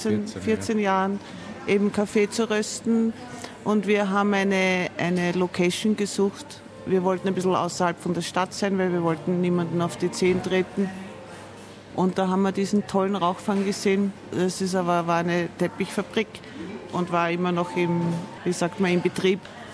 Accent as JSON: {"language": "German", "region": "Vienna", "country": "Austria", "tie": "born or raised there", "said": "zu meiner Heimatstadt, mit der ich ja sehr verbunden bin, weil ich habe nie gedacht, dass ich Wien verlassen würde."}